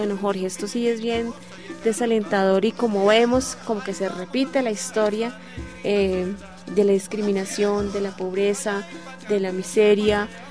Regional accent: Colombia; que nosotros aprendamos a identificarnos como colombianos

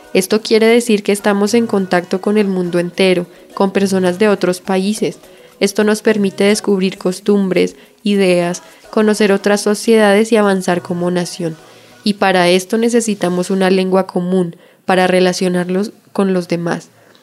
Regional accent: Colombia; somos colombianos aprendiendo una lengua extranjera y siempre lo seremos.

